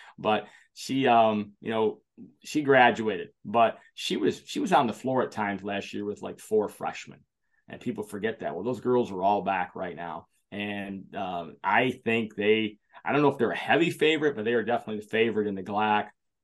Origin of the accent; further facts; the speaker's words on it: Olivet, Michigan, United States; even though I'm from Olivet